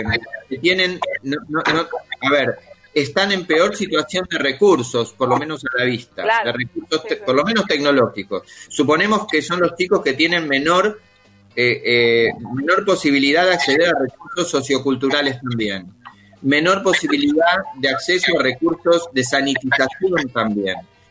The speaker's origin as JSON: {"language": "Spanish", "country": "Argentina", "said": "yo la siento como argentino en general"}